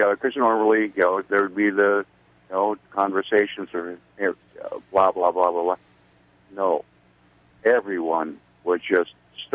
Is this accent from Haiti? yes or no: no; North Dakota, United States; I'm from North Dakota.